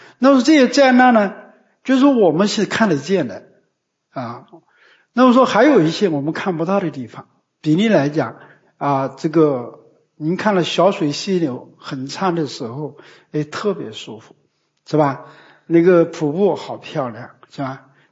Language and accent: Chinese; China; 比如呢日本要发生地震，我们中国人呢非常欢喜